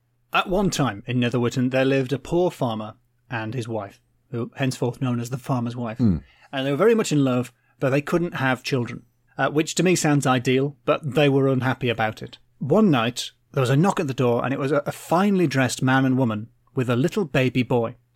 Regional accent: England, United Kingdom; because I am English

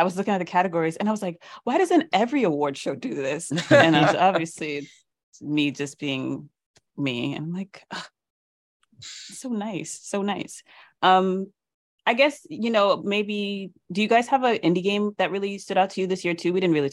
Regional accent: New York City, New York, United States; now in Los Angeles, United States; I'm a New Yorker. I just live in LA, but I like that.

